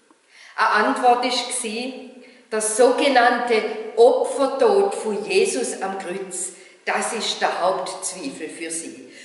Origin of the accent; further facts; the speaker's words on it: Baden-Württemberg, Germany; Wo ich ein Kind war, bin ja im Süddeutschen aufgewachsen, habe ich es als Kind in der Badischen Landeskirche Karfreitag so erlebt.